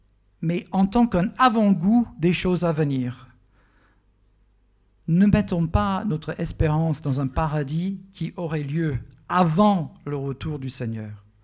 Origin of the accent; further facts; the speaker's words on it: United States; French is a second language; pour moi, en tant qu'Américain d'origine, c'est aussi pour moi, c'est une scène hyper exotique.